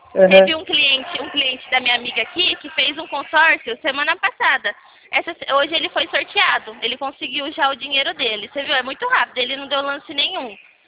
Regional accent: São Carlos, São Paulo, Brazil; Eu sou de São Carlos

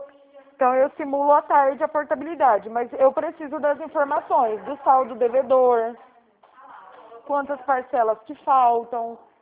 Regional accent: Araraquara, São Paulo, Brazil; Araraquara.

